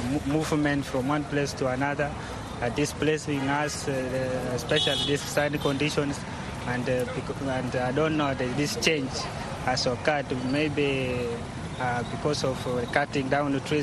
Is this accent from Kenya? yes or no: yes; West Pokot County, Kenya; I come from West Pokot in Kenya, Western Kenya. And then there we major in the pastoralism